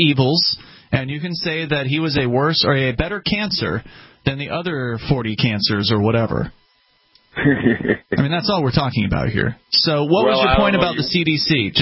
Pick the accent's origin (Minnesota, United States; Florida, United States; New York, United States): Florida, United States; I'm from Florida.